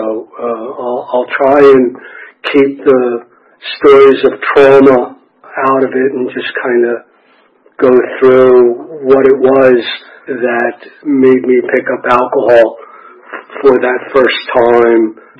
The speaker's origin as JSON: {"language": "English", "town": "Madison", "region": "Wisconsin", "country": "United States", "tie": "born there", "said": "I was born in Madison, Wisconsin."}